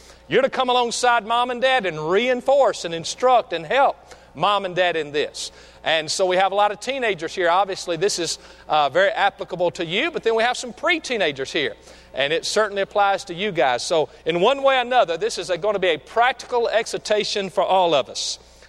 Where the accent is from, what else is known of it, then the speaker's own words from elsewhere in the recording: Lawrenceburg, Tennessee, United States; growing up in Lawrenceburg, Tennessee, we didn't even know existed.